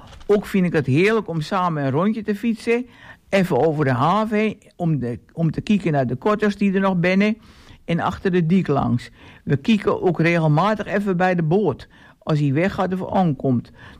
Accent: Texel, North Holland, Netherlands; Ik ben op dit moment 24 jaar. Geboren en getogen Texelaar. Ik ben er

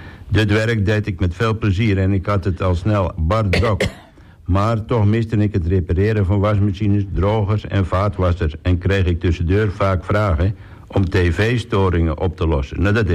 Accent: Den Burg, North Holland, Netherlands; Ik ben een echte Texelaar en ik kom uit de Burg. En de geboortedag is 18 november 1985. Hier ben ik opgegroeid

